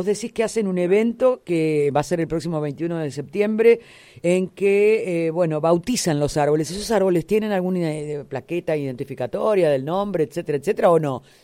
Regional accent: Argentina; y más que nada siendo un país agropecuario como somos los argentinos

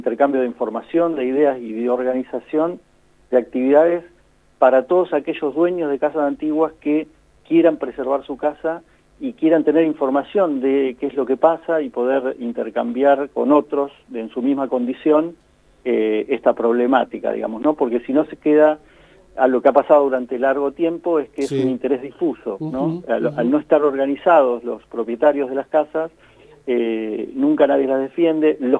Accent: La Plata, Buenos Aires Province, Argentina; nosotros vivimos en La Plata y la jurisdicción nuestra, si nos paramos del lado de la vía o del otro lado, es la misma, seguimos siendo platenses

